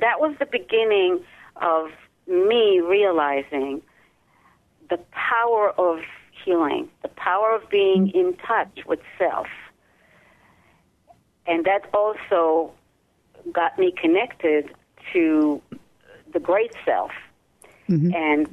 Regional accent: Israel; English is a second language; moved away as an adult; now in New York, United States; I was born and raised in Israel and performed a lot there. Came to New York on a grant and was an actor, dancer, performer in New York City

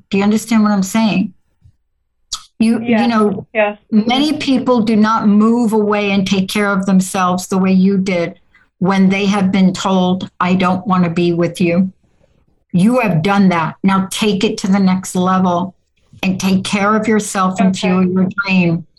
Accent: New York, United States; Like, I'm from New York.

